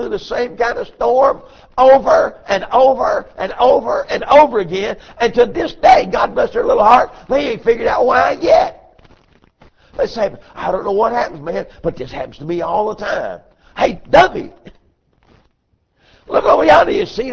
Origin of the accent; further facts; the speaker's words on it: United States; I was born and raised over here on the Catawba River, and we had a couple of houseboats growing up.